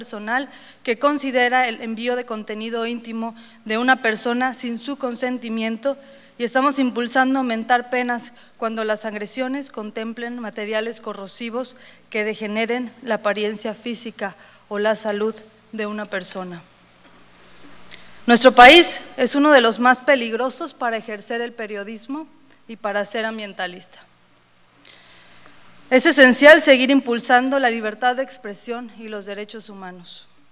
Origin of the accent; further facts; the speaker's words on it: Mexico; No somos ni chairos ni fifís. Somos mexicanos.